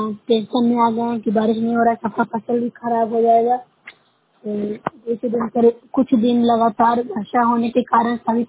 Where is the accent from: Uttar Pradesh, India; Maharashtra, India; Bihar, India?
Bihar, India